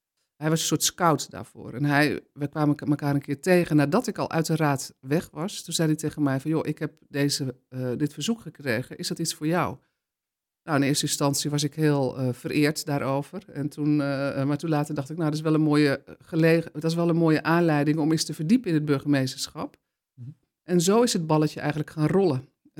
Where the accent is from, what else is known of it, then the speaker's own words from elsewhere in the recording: Lelystad, Flevoland, Netherlands; also born or lived in Hengelo; in Lelystad is een hele bijzondere plek om op te groeien. Dat is een nieuwe gemeente. Dat was ook toen een nieuwe gemeente. Wij waren zeg maar iets van een van de eerste 2000 inwoners die daar kwamen te wonen.